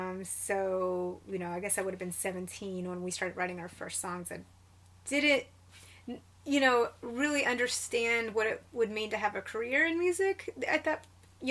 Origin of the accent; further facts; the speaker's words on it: Ashville, Alabama, United States; Alabama. We moved around a lot, though. So, you know, I lived in Tuscaloosa for a little while, Alabaster. But Asheville, Alabama was where I spent a lot of my youth.